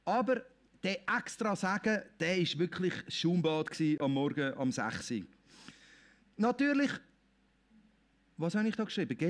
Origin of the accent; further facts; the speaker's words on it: Switzerland; Ich meine, wir als Schweizer